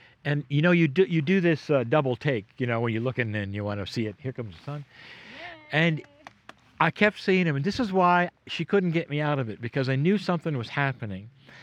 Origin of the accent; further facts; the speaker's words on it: California, United States; And I'm a Californian, didn't travel very much.